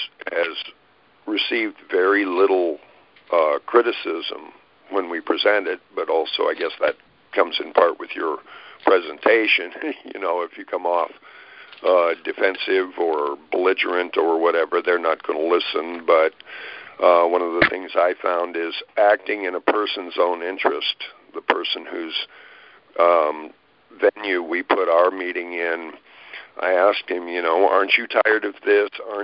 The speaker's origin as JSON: {"language": "English", "region": "Oregon", "country": "United States", "said": "I'm from Washington County, Oregon."}